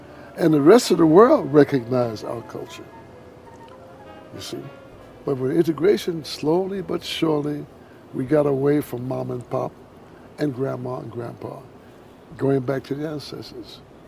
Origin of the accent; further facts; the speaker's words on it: Brooklyn, New York, United States; I remember as a boy growing up in Brooklyn